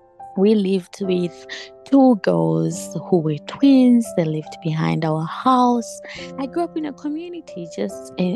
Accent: Zambia; I am from Zambia

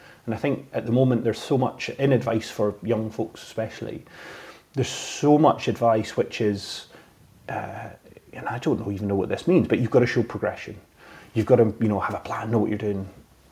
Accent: Scotland, United Kingdom; especially, you know, Scottish people, especially, but as British people, we have it and all the rest of it.

